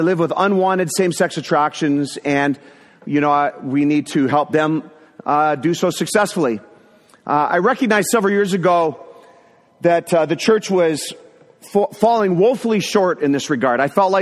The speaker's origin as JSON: {"language": "English", "town": "Toronto", "region": "Ontario", "country": "Canada", "said": "I'm from Toronto, Canada."}